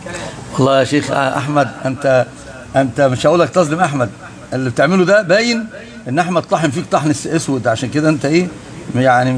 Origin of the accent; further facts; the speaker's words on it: Egypt; لا عندنا في مصر يقولون الكلام ليس عليه ايه؟